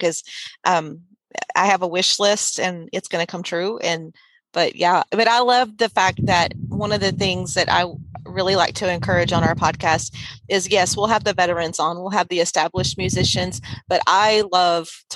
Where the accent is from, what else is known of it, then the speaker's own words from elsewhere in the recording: Sealy, Texas, United States; Of course, I grew up in Sealy, Texas. That's my hometown. Go Tigers.